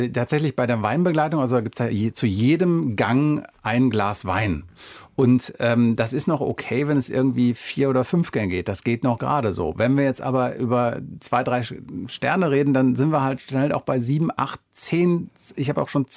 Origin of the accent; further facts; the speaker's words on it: North Rhine-Westphalia, Germany; ich bin ein zutiefst positiver Mensch, ich bin Münsterländer.